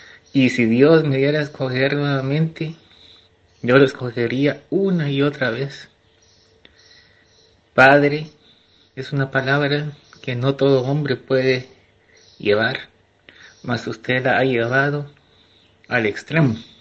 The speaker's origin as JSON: {"language": "Spanish", "country": "Guatemala", "moved": "yes", "said": "Yo tuve que salir de mi país, de Guatemala, por la lamentable situación de violencia que aqueja en nuestro país."}